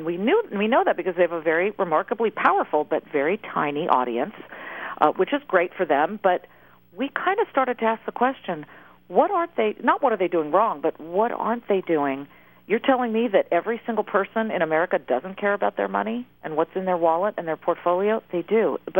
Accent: West Coast, United States; I'm from the West Coast. I went to Berkeley, and everybody has this vision of what Fox is or what Fox is.

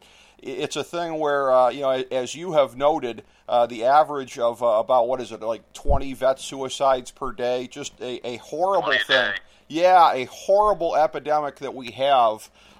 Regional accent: Ohio, United States; Unfortunately, in my home state of Ohio, we are sort of the epicenter of this nationwide opioid epidemic.

